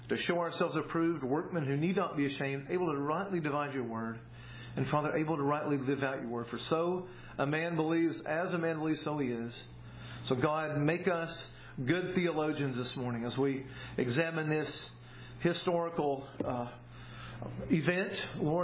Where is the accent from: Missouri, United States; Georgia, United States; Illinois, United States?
Georgia, United States; I'm from North Georgia. I got to say that slowly, right?